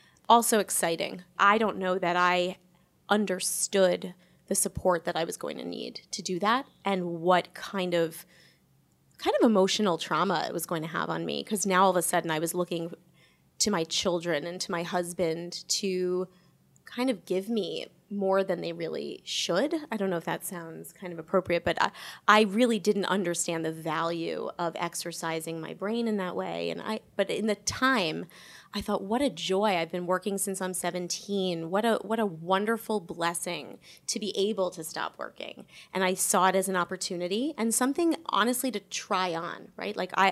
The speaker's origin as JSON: {"language": "English", "town": "Long Island", "region": "New York", "country": "United States", "said": "No, I'm like Jewish from Long Island."}